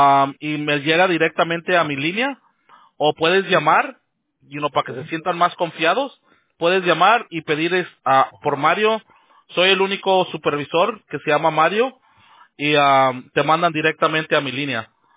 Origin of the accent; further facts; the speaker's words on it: Los Angeles, California, United States; now in Rancho Cucamonga, United States; Yo vivo en California, ajá. Yo nací y crecí en Los Ángeles. Pero ahora vivo en un lugar que se llama Rancho Cucamonga.